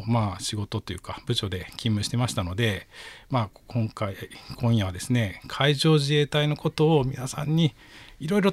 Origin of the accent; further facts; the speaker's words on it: Aso, Kumamoto, Japan; 出身なんですけども熊本県の阿蘇市です。